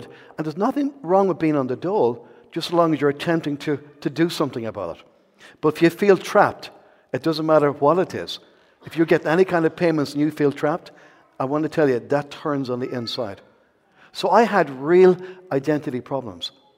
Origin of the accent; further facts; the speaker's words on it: Enniscorthy, County Wexford, Ireland; So I grew up in Enniscorthy, 8 sisters and 3 brothers.